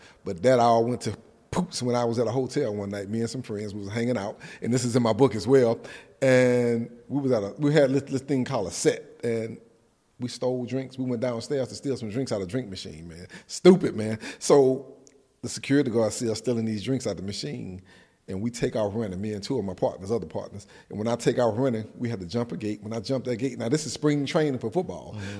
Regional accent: Mobile, Alabama, United States; I grew up in Mobile, Alabama. It's a small town at the bottom of the map of Alabama. And I grew up with my grandparents.

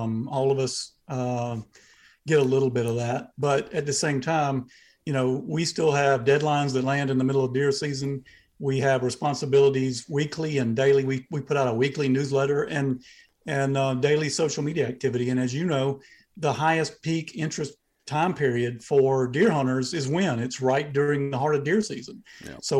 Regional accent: Georgia, United States; But I'm from Southeast Georgia, near the coast. That's where my family's land is.

